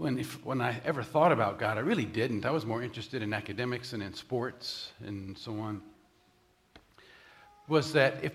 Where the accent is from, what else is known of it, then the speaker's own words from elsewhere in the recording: Florida, United States; I grew up in Florida, Central Florida, and attended the University of South Florida, where I majored in mathematics.